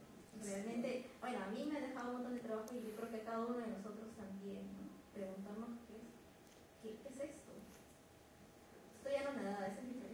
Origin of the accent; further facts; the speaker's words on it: La Oroya, Junín, Peru; yo soy de Loroya, yo viví 4 años ahí nada más sin papás, me sacaron en cuanto pudieron